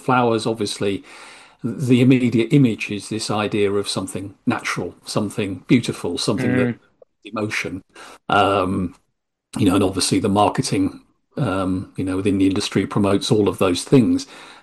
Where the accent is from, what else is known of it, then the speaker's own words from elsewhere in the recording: East of England, United Kingdom; No, I'm a Norfolk person myself. I was born and bred, long family lineage from Northwest Norfolk.